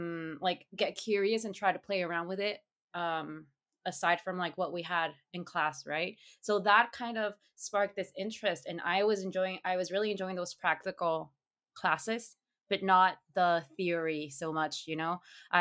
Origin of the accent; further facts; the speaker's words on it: northern Mexico, Mexico; accent: northern Mexican; because I'm from the north of Mexico, and we have a very, very characteristic accent in the north of Mexico.